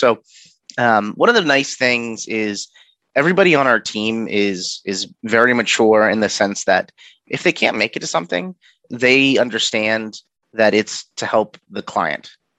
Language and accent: English; New Jersey, United States; born there; also born or lived in Philadelphia; now in Virginia, United States; I was born in Jersey, lived outside of Philadelphia for a little while, and then moved down here with my family when I was younger.